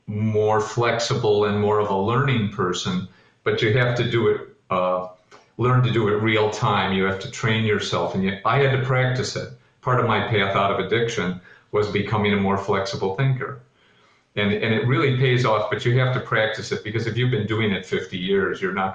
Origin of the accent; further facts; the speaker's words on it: United States; We talk a lot about growing up in the United States, or growing up in our culture, and wanting to be right all the time.